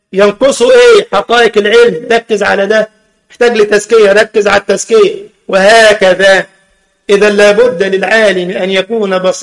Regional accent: Egypt; هو ده المثل عندنا في مصر، مال الكنزي للنزهي

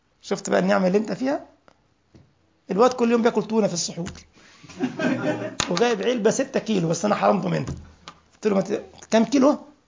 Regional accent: Egypt; now in Germany; أذكر والله يا إخوة لما أول لما دخلنا التليفون الأرضي في البيت في مصر

